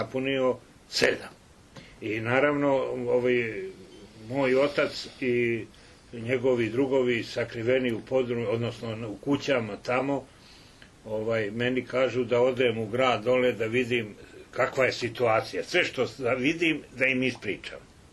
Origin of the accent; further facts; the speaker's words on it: Arilje, Šumadija and Western Serbia, Serbia; mi smo iz Arilja, u Arilju imali porodicu, imali imanje